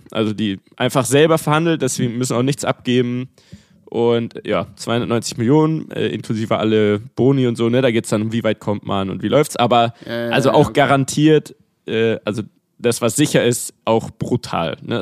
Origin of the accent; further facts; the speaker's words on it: Munich, Bavaria, Germany; Ich als Münchner hat natürlich dann gut gepasst.